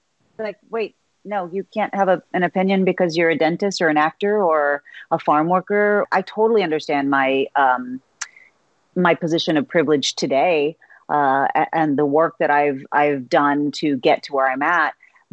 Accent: Texas, United States; Texan, as the daughter of a veteran, as the daughter of a teacher.

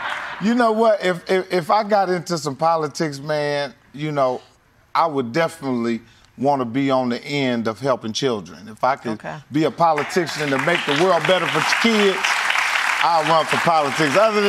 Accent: Indianapolis, Indiana, United States; Yeah, shout out to my hometown, Indianapolis, Indiana.

